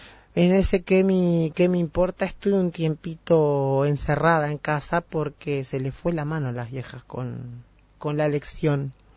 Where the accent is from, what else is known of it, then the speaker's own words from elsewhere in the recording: Sarandí Grande, Florida, Uruguay; also born or lived in Montevideo; Nací en Montevideo y me crié en Sarandí Grande, Florida, que es donde hice parte de la escuela, hice el ciclo básico del liceo, donde prácticamente me crié ahí.